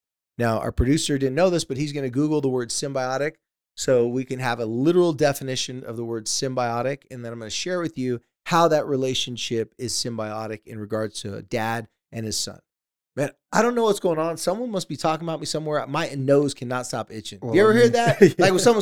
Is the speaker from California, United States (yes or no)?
yes; San Diego, California, United States; Yeah, or in my near my hometown of San Diego, California, there's a town called La Jolla.